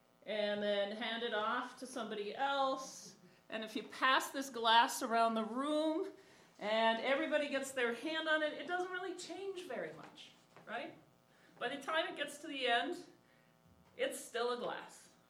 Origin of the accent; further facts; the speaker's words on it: Minneapolis, Minnesota, United States; I'm from Minneapolis.